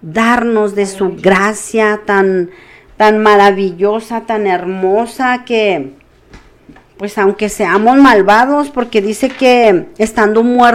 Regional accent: Mexico; No conocíamos nosotros como pueblo mexicano venimos de tradiciones de los aztecas, de los mayas

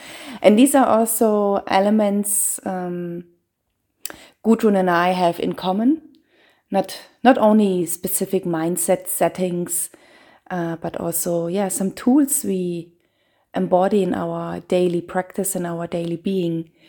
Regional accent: Germany; I'm from Germany. I have Indian roots

